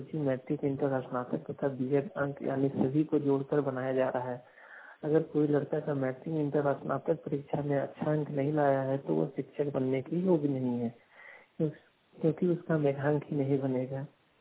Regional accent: Taromari, Jharkhand, India; ग्राम तारोमारी, प्रखंड चंद्रपुरा, जिला बोकारो का रहने वाला हूँ।

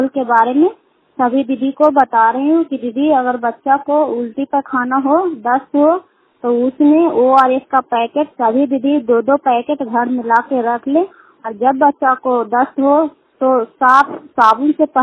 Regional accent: Kukahariya, Bihar, India; कुकहरिया के रहने वाले हूँ, रुखाई पंचायत के चंदी प्रखंड नालंदा जिला के निवासी हूँ।

